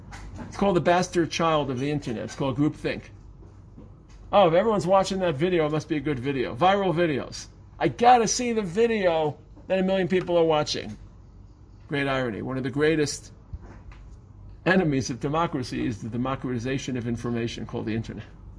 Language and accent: English; Brooklyn, New York, United States; I grew up in Brooklyn. A lot of boundaries. I took the subway home from school.